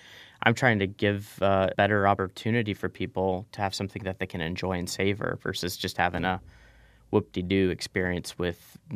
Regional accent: Texas, United States; And I grew up in South Texas, and they had mangoes and papayas and fig trees, all kinds of stuff.

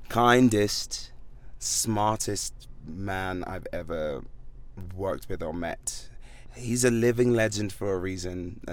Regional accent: London, United Kingdom; now in Los Angeles, United States; So I was living and born and raised in London, making music

